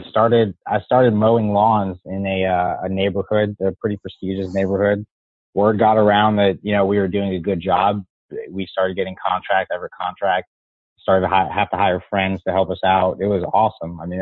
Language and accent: English; Elizabeth, New Jersey, United States; moved away as an adult; now in Raleigh, United States; So I live in Raleigh, North Carolina now. Originally, I'm from Elizabeth, New Jersey.